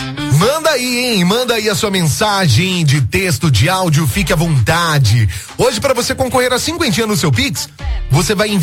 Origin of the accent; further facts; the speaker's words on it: Itajubá, Minas Gerais, Brazil; Sou de Itajubá